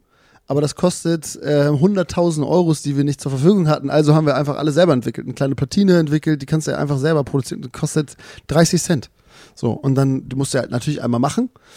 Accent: Zeven, Lower Saxony, Germany; Ja genau, ich bin in Zeven geboren, das sind 5 Minuten von hier.

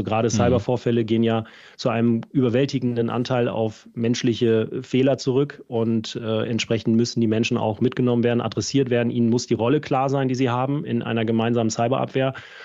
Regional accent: Oldenburg, Lower Saxony, Germany; ich bin Norddeutscher, habe meine Kindheit und Jugend in Oldenburg bei Bremen verbracht. Oldenburg in Oldenburg. Nicht zu verwechseln mit einem kleineren Oldenburg in Schleswig-Holstein.

